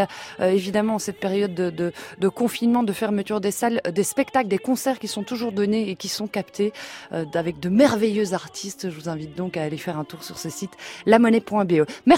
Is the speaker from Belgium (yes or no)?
yes; Belgium; born there; ce petit détour par mon pays natal.